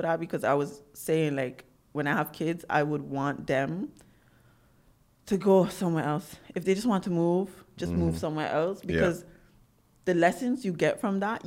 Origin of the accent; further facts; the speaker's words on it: Saba, Caribbean Netherlands; And I think just being in the Caribbean itself, the funny part is growing up on Saba and it being so small influenced me to think big